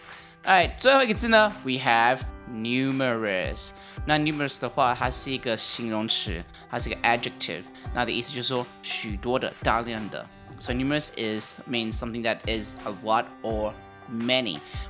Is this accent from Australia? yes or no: yes; Australia; accent: mix of American and Australian; I grew up in Australia, so technically, I should have an Australian accent. But my friend says that my accent is an abomination of American and Australian accent mixed together.